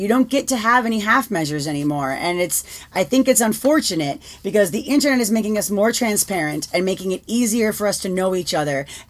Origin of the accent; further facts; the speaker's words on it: Waterford, Munster, Ireland; now in China; I am from Waterford, Ireland, but I currently live in China.